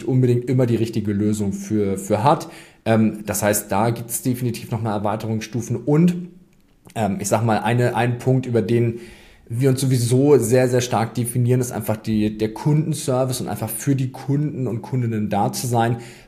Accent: Northern Germany, Germany; wie man mir vielleicht auch anhört, ich bin Norddeutscher, kein Holländer

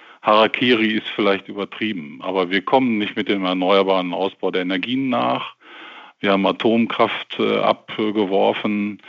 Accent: Bochum, North Rhine-Westphalia, Germany; Ich komme aus Bochum

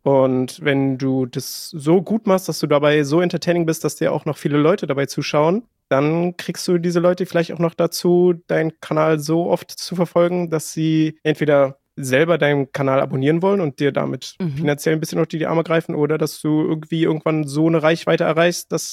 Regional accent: Berlin, Germany; ich bin 30 Jahre alt. Ich komme aus Berlin

